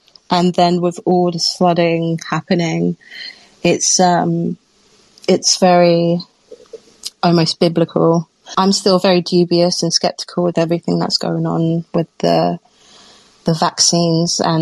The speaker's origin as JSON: {"language": "English", "region": "London", "country": "United Kingdom", "tie": "born or raised there", "lives_now": "Brighton, United Kingdom", "said": "I'm in south of England, Brighton, but I'm a Londoner, born and raised."}